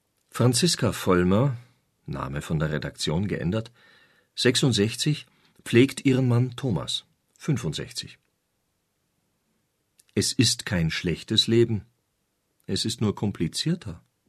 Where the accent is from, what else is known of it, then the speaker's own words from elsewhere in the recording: Serbia; In Serbien, wo ich herkomme, ist es normal, dass man von der Familie gepflegt wird.